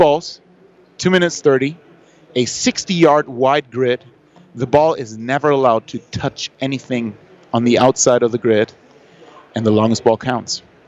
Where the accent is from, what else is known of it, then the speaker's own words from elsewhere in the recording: Germany; English is a second language; I'm from Germany, so no, I'm not.